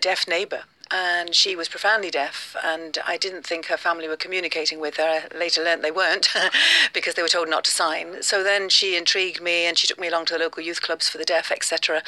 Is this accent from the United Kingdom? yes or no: yes; Peterborough, East of England, United Kingdom; born there; I was born in Peterborough in East Anglia.